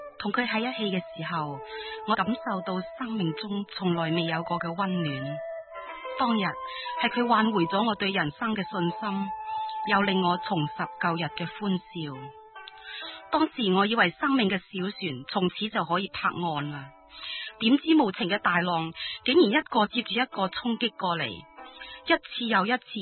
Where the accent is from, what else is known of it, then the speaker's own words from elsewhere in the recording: East Malaysia, Malaysia; also born or lived in Guilin, China / Hong Kong; 在我1岁的时候，我就跟着家人来到香港，6岁的时候又跟着家人去到马来西亚生活，就在那个朝风夜雨的东马度过了我的童年。